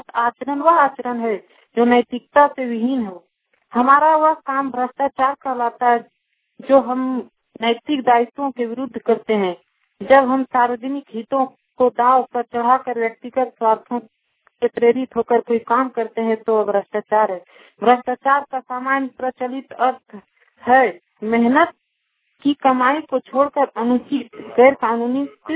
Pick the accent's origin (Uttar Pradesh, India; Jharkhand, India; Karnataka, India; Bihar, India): Jharkhand, India; ग्राम post पलोंजिया, थाना बिजली, जिला गिरिडीह, झारखंड का निवासी हूँ।